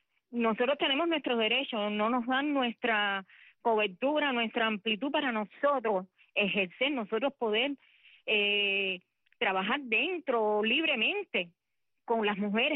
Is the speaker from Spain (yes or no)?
no; Cuba; Todas somos mujeres cubanas, todas pertenecemos a un pueblo, este país es de todas.